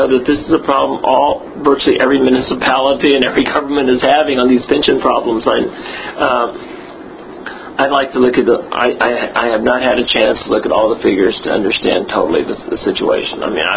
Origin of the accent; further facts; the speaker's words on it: Houston, Texas, United States; I grew up in the East End. I mean, I've lived in this city, this county, for almost 60 years. And so growing up in the East End, living in Spring Branch, later on working in the Fifth Ward, working in downtown, working in Southwest Houston